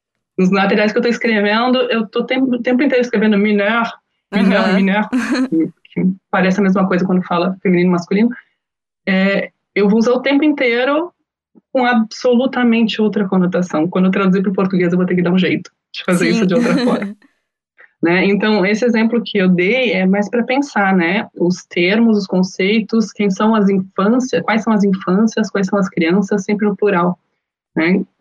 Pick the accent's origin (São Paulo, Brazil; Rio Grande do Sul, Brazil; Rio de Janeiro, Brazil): Rio Grande do Sul, Brazil; Caxias do Sul; Caxias do Sul, que é minha cidade natal